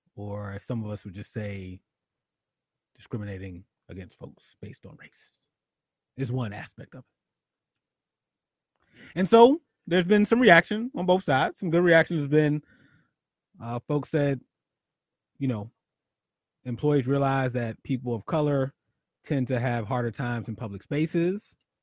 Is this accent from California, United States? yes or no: no; Philadelphia, Pennsylvania, United States; in my hometown where I grew up, City of Brotherly Love, there was an incident at a Starbucks